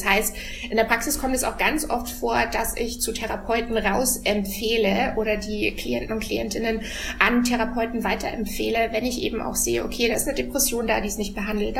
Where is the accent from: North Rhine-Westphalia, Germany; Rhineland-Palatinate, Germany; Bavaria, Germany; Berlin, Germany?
Bavaria, Germany; Regensburg; ich komme aus Regensburg, also einer relativ kleinen Stadt.